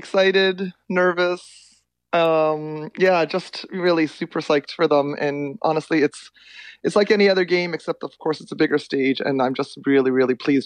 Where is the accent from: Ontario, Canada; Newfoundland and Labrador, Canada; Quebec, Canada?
Ontario, Canada; Toronto; born there; I was born in Toronto. That's right. My whole family's in Toronto. And we lived in Leaside. And Leaside's a complete hockey community.